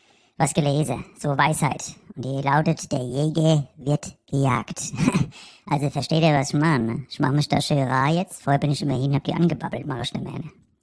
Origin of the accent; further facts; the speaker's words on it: Frankfurt, Hesse, Germany; man muss ja mal andere Kulturen auch mal kennenlernen als Frankfurter, gell?